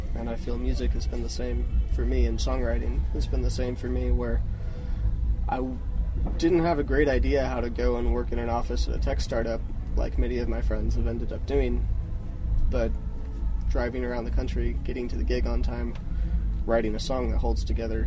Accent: Austin, Texas, United States; also born or lived in New York / Nashville; Yeah, I was born and raised in Austin, and then I went to New York for college, and I lived in Nashville for about a year. And then I moved back to Austin because I missed breakfast tacos.

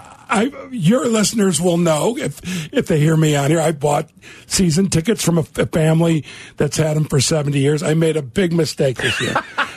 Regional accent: Chicago, Illinois, United States; that for me is being a Chicagoan.

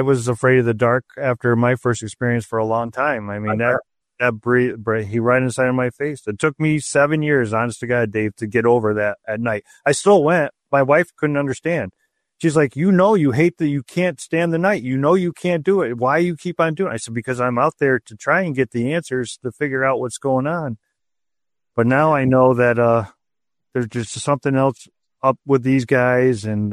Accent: Winsted, Connecticut, United States; We just got done filming one here in my hometown of Winsted.

